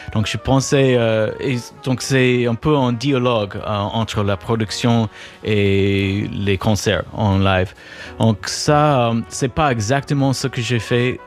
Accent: Chicago, Illinois, United States; French is a second language; Et pour moi, en grandissant à Chicago avec beaucoup de musiciens qui jouaient à la fois du jazz et du rock et du hip-hop, pour moi, c'est un peu naturel.

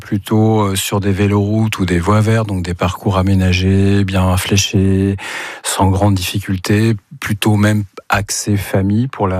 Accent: Normandy, France; je suis normand

